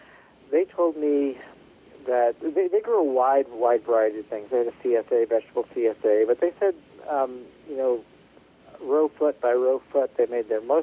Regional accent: Rhode Island, United States; moved away; I'm not from Alaska. I'm not even from the West Coast. I grew up in Rhode Island, and what got me up to Alaska, make a long story short, is just the thrill of adventure, like many people.

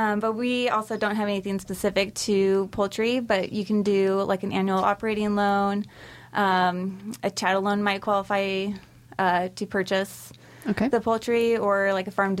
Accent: New Mexico, United States; also born or lived in Texas; I grew up around farms in New Mexico and in Texas, so I was familiar with agriculture.

